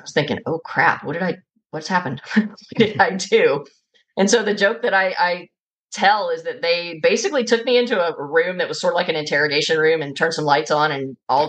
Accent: Nashville, Tennessee, United States; also born or lived in North Carolina / Alabama / Chicago; I grew up all over the American South. I was born in Nashville, Tennessee, and sort of went all over North Carolina, Alabama, Chicago, and then ended up back in Nashville.

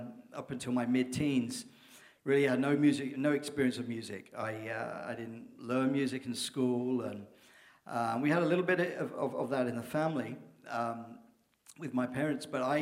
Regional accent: Peterborough, East of England, United Kingdom; moved away as an adult; And we had moved from a city called my hometown, which our hometown, both my wife's and I, Peterborough, which is north of London, kind of the same size of Oakville.

